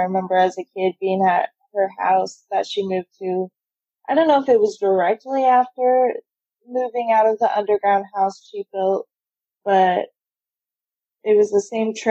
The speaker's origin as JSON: {"language": "English", "town": "Carthage", "region": "Missouri", "country": "United States", "tie": "born or raised there", "said": "My hometown is Carthage, Missouri. I've lived there my whole life, so a lot of people know Carthage because of Precious Moments."}